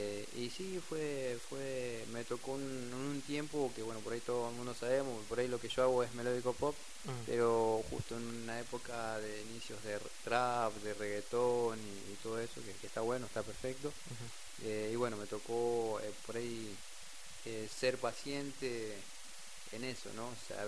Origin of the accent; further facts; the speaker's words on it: Pedro Luro, Buenos Aires Province, Argentina; yo digo que mi pueblo Pedro Luro siempre es algo muy hermoso, por ahí no nos damos cuenta de lo que tenemos, pero que es algo natural, normal, ¿viste?